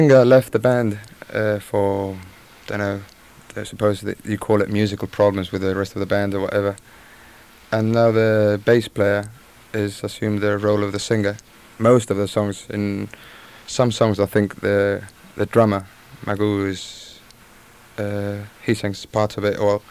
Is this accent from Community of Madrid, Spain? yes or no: yes; Madrid, Community of Madrid, Spain; English is a second language; And outside of Madrid, I'm from Madrid.